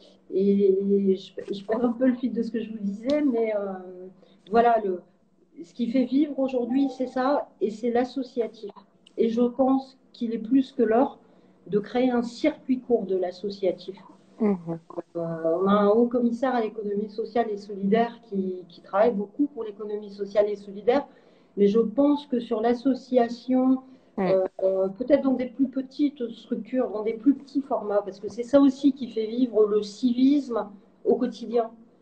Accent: France; Je suis française et européenne. Je suis extrêmement attachée à l'Europe.

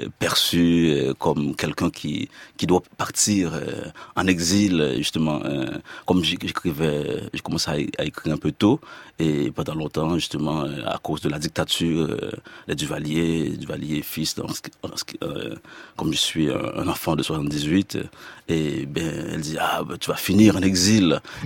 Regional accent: Hinche, Centre, Haiti; also born or lived in Paris; Je viens d'Haïti, mais en même temps, je suis avant tout d'une chambre, d'une maison, d'une rue et même d'une ville. Et ma ville... heureusement, est enclavé. Donc, il n'y a pas de mer à Inch.

